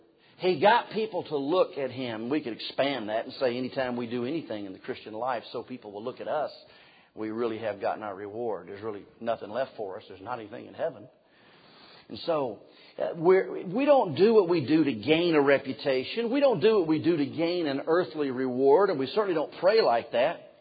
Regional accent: the South, United States; I'm from the South, and there is a formula

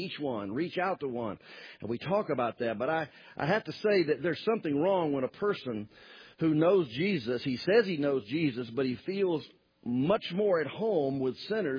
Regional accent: Southern United States, United States; accent: Southern; kind of like my speech betrays me as a Southerner.

